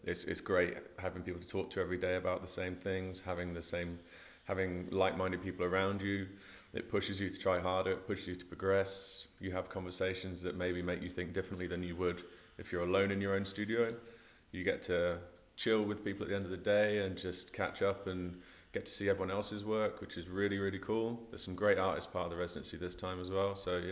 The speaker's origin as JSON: {"language": "English", "town": "Stamford", "region": "East Midlands", "country": "United Kingdom", "said": "one half of the stencil art duo … We're from a little place called Stamford in the UK, which is in the Midlands."}